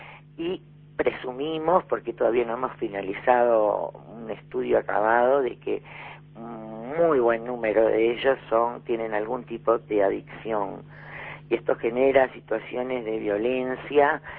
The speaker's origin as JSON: {"language": "Spanish", "country": "Uruguay", "said": "estamos siendo los uruguayos muy hipócritas."}